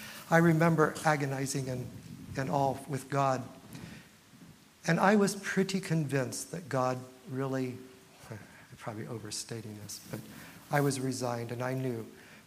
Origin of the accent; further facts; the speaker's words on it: Midwest, United States; also born or lived in Oregon / Indiana; I grew up in the Midwest, and I went to Oregon